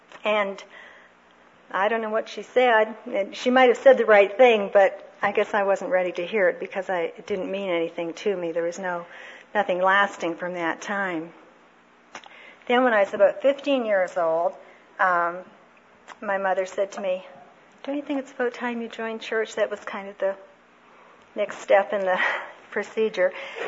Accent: Toronto, Ontario, Canada; I was raised in Toronto, grew up, I have a brother 3 years older than I am

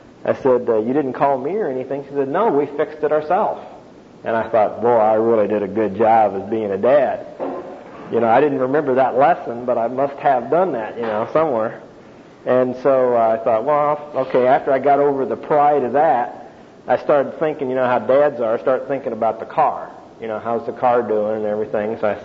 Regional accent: Little Rock, Arkansas, United States; I'm from Little Rock, Arkansas.

